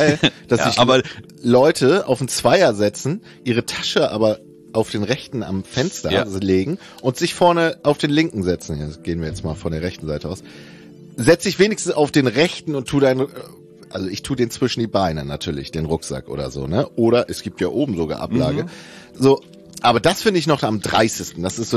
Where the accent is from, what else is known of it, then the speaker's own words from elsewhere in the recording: Bremen, Germany; Und ich in meinem Kopf, ich bin kein Bremer mehr.